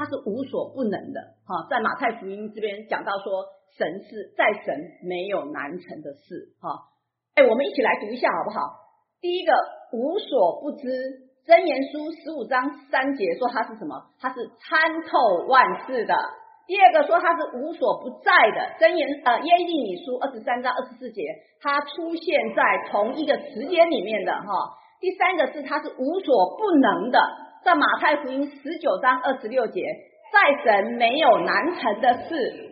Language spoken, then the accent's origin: Chinese; Taiwan; moved away; 以前我小时候在台湾的时候